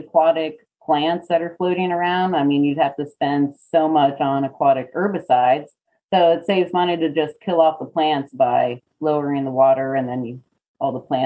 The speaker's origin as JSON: {"language": "English", "town": "Gainesville", "region": "Florida", "country": "United States", "tie": "born or raised there", "said": "I grew up in Florida, in North Florida, in Gainesville"}